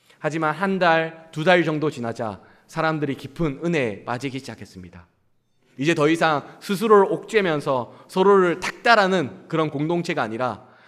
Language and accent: Korean; Daegu, South Korea; 저는 대구 사람입니다.